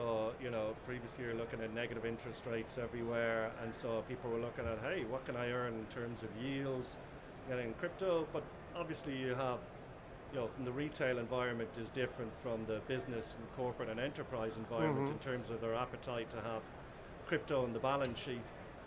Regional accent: Ireland; my home country in Ireland

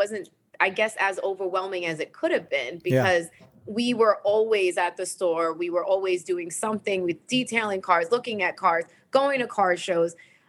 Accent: Brooklyn, New York, United States; I was born and raised in Brooklyn, yes.

